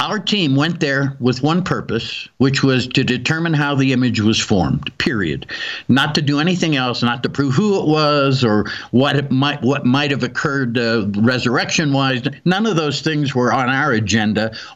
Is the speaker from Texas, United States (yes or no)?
no; Pittsburgh, Pennsylvania, United States; finally got to hear me give a lecture in person in Pittsburgh, my hometown, for one of my high school reunions.